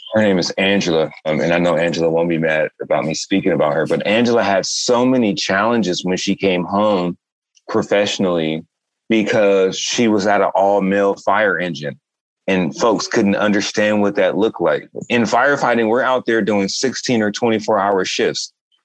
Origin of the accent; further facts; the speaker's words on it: Altadena, California, United States; I'm from Altadena, California. The mountains are in my backyard.